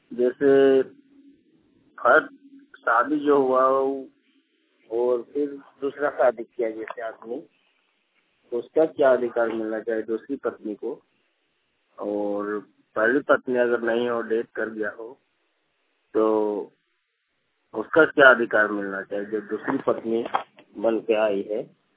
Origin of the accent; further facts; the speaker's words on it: Jharkhand, India; मानरोड बस्ती टोपचाजी थाना है, जिला धनबाद का रहने वाला हूँ।